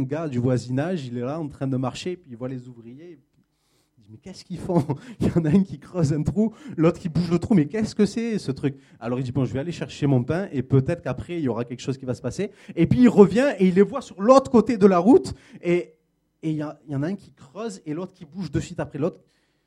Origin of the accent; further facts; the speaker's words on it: Marseille, Provence-Alpes-Côte d'Azur, France; je devais partir de Marseille, parce que je viens de Marseille